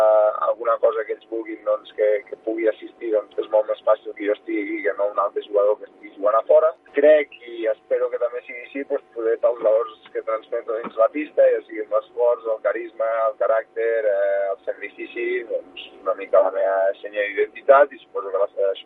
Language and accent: Catalan; Catalonia, Spain; primer de tot perquè soc català